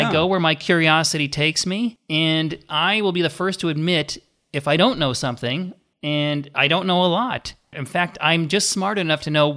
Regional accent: Minnesota, United States; Well, I grew up in Minnesota.

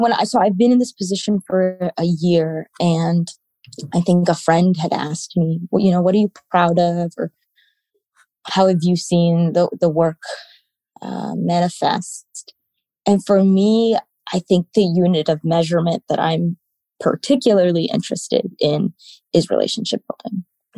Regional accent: Sonoma, California, United States; also born or lived in India; So I was born in India and immigrated to Sonoma, California, of all places, with my family as a young person. So I identify as first generation Malayali American with deep roots in South India, in Kerala.

